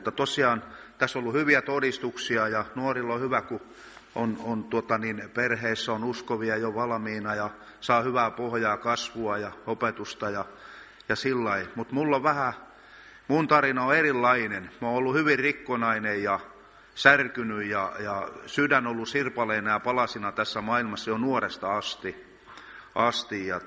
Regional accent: Evijärvi, South Ostrobothnia, Finland; mä en ole mistään kristillisestä kodista. Mun vanhemmat ja silloin aikoinaan sieltä, mistä mä oon lähtöisin Evijärveltä, niin ne kyllä kunnioitti näitä asioita, mutta ei meillä ei ollut ketään uudesti syntyneitä, ainakaan meidän perheessä

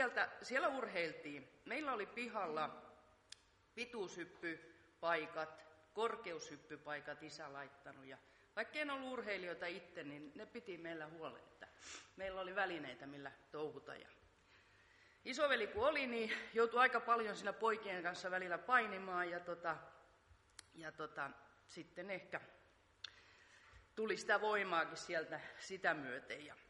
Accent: Jakobstad, Ostrobothnia, Finland; Mä oon pietarsaarelainen. Mä oon kasvanut perheessä.

